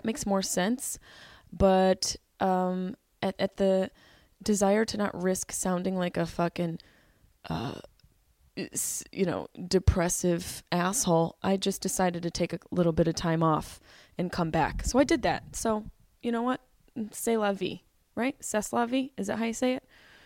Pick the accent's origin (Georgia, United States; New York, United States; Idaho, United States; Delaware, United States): New York, United States; Syracuse; Then I went to Syracuse, New York and performed at the Funny Bone, my hometown, my home club.